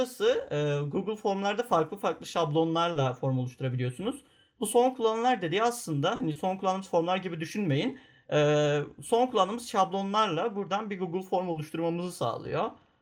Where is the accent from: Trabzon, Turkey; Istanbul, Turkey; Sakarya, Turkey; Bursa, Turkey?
Bursa, Turkey; Bursalıyım.